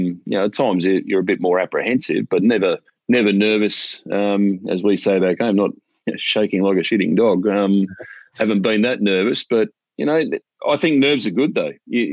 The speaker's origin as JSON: {"language": "English", "country": "Australia", "tie": "born or raised there", "said": "Growing up in Australia"}